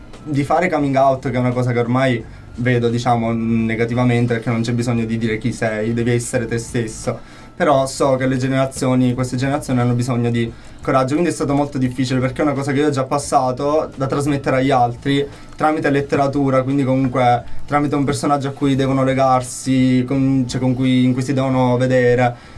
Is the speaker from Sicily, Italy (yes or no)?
yes; Sicily, Italy; now in Perugia, Italy; sono un siciliano arrivato qui a Perugia per avere un futuro migliore